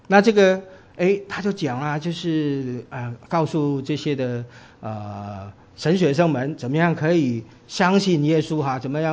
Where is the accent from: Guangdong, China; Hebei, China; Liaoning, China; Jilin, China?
Guangdong, China; 那个时候呢，我们都是广东人了，